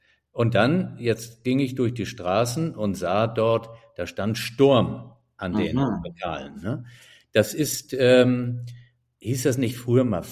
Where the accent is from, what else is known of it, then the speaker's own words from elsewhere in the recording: Flensburg, Schleswig-Holstein, Germany; Ich komme ja nun wirklich aus Norddeutschland. Es geht nicht nördlicher, Flensburg an der dänischen Grenze.